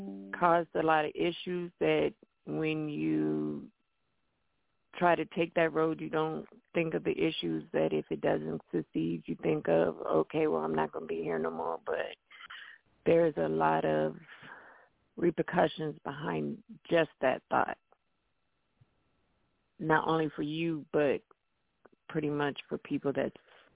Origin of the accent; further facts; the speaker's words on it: Virginia, United States; I am from Virginia